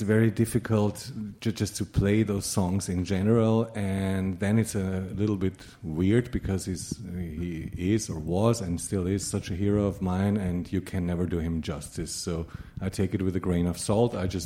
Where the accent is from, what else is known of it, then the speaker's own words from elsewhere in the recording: Austria; English is a second language; Yeah, I grew up in Austria. I don't speak English.